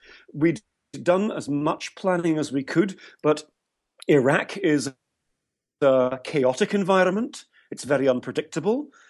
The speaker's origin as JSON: {"language": "English", "region": "Scotland", "country": "United Kingdom", "said": "this is talking as a Scot here."}